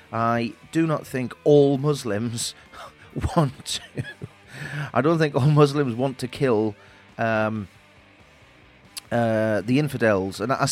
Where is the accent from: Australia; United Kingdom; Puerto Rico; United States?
United Kingdom; I am British, but do I call myself a Christian? Look, I was brought up in a kind of religion, but, you know, I have my own views about faith and God